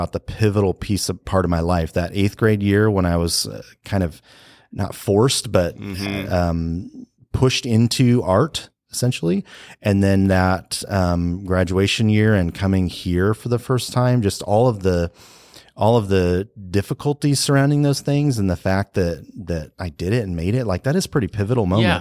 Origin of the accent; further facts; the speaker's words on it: California, United States; moved away as an adult; And so I was recruited essentially from California, to Kansas City Art Institute.